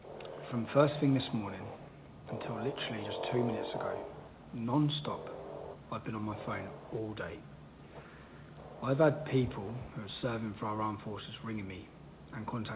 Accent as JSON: {"language": "English", "country": "United Kingdom", "said": "I'm a British citizen and I think that we have to have a strong British armed forces with great morale."}